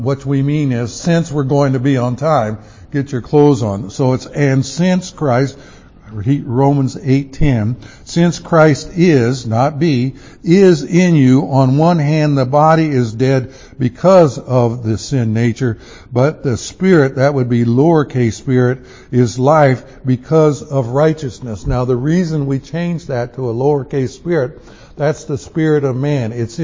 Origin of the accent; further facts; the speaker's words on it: the South, United States; and I'm from the South, so it's kind of a Southern song